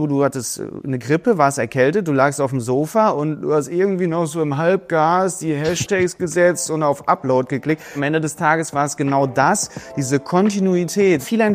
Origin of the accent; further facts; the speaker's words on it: Dortmund, North Rhine-Westphalia, Germany; also born or lived in Stuttgart; now in Dubai, United Arab Emirates; Meine Heimat, ich komme ursprünglich aus Dortmund, aber fühle mich nach 15 Jahren Stuttgart auch so ein bisschen ist Stuttgart dann auch die Heimat geworden und ja, mittlerweile wohnen wir in Dubai.